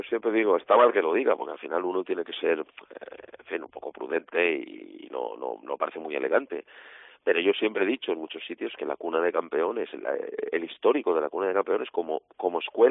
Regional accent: Castellón, Valencian Community, Spain; born there; yo soy nacido en Castellón, siempre he tenido esa sensibilidad

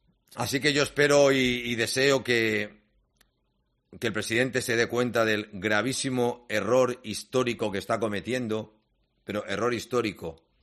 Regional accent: Valencia, Valencian Community, Spain; Y me vengo de Valencia, miren, del búnker Barraqueta.

